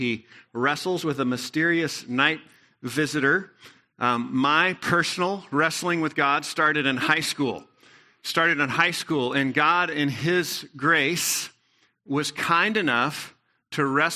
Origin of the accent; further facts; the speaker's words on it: Texas, United States; I grew up in Texas high school, so I was a part of this cult called Texas High School Football.